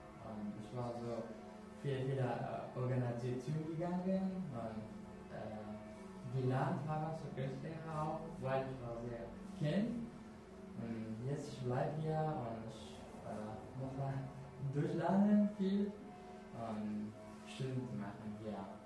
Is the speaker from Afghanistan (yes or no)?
yes; Afghanistan; German is a second language; now in Hamburg, Germany; Ich komme aus Afghanistan. Also ich war politisch und wissenschaftlich in Afghanistan studiert. Und seit 15 Monaten bin ich hier in Deutschland.